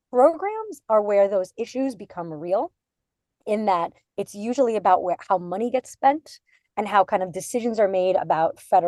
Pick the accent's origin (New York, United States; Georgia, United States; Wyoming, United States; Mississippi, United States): New York, United States; And for me, I grew up outside of New York. I'm a first generation American.